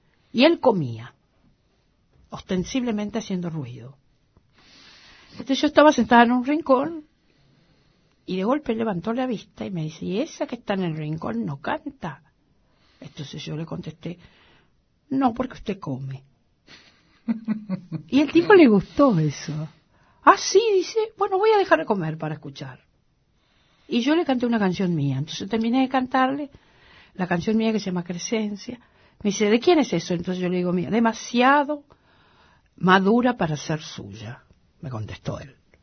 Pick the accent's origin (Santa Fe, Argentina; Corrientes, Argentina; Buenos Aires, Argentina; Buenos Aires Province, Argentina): Corrientes, Argentina; Porque soy correntina.